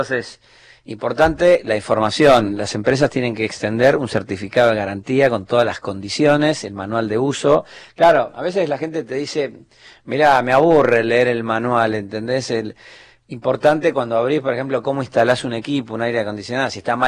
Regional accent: Argentina; como en la Argentina, somos argentinos

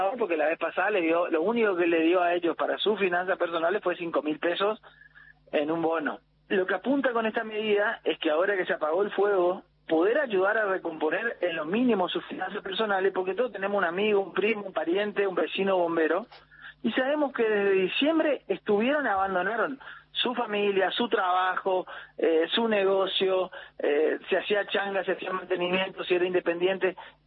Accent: Corrientes, Argentina; A mí me gusta la comparsa, a mí me gusta el carnaval como buen correntino

